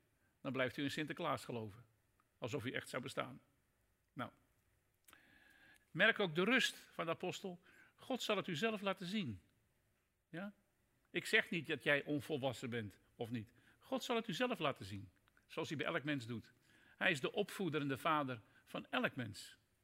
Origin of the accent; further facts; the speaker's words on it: Haarlem, North Holland, Netherlands; Ik kom zelf uit Haarlem